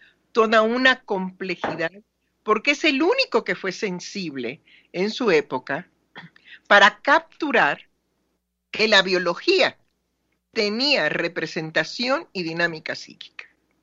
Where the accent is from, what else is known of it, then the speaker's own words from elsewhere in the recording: Mexico City, Mexico; Bueno, mi pueblo es la Ciudad de México.